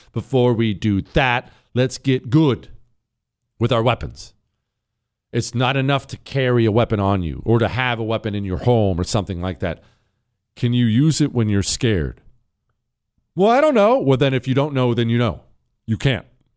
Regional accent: Montana, United States; I grew up in Montana

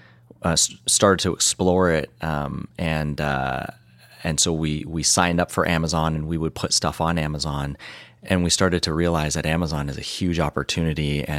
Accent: Canada; You know, we grew up in Canada and did a lot of camping.

